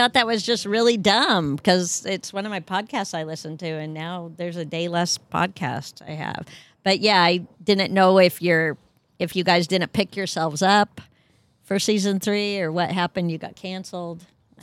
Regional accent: Iowa, United States; I grew up in Hobunk, Iowa.

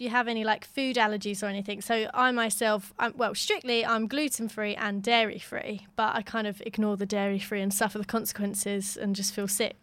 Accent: United Kingdom; I was calling it kashari because I'm too British.

